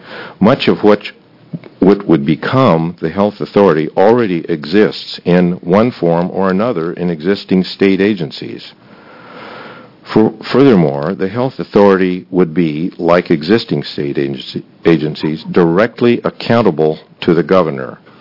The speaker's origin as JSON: {"language": "English", "town": "Corvallis", "region": "Oregon", "country": "United States", "said": "I'm from Corvallis, Oregon."}